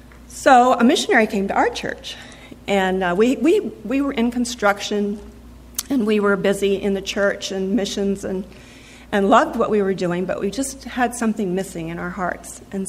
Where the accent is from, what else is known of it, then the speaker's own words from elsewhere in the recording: Kenya; moved away as an adult; they ended up in Kenya, East Africa. And I was 2 years old at that time. And so I grew up in Kenya. My mom and dad were missionaries there for 42 years.